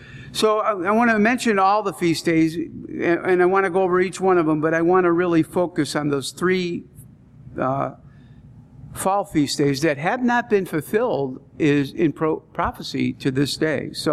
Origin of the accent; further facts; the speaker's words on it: Chicago, Illinois, United States; You know, I grew up in Chicago.